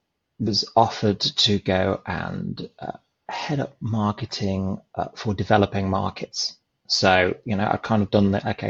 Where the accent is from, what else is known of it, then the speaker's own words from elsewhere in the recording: England, United Kingdom; accent: English; I'm obviously English from my accent. I'll say where I am now, and then I'll relate that back to where I come from.